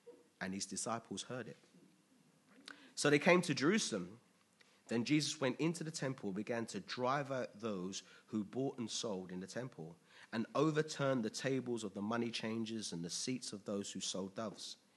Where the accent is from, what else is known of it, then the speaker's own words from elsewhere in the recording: England, United Kingdom; It's American, it was dollars, but we're English, right?